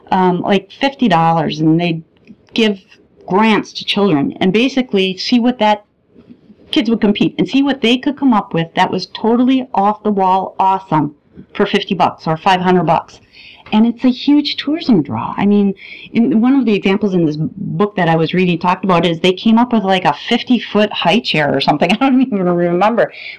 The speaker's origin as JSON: {"language": "English", "region": "Midwest", "country": "United States", "said": "I come from the Midwest, and the Midwest is known for being nice."}